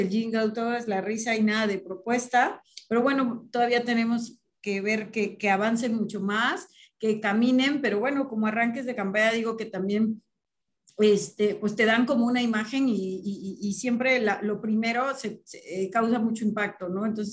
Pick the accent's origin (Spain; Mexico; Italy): Mexico; Que nos afecta a todos como mexicanos